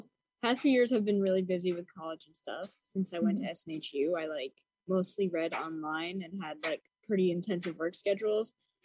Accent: Hudson, New York, United States; I am also from Hudson.

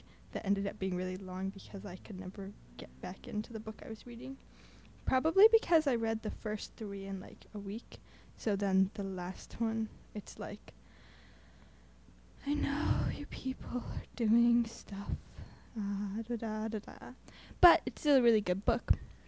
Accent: Hudson, New York, United States; And I'm also from Hudson.

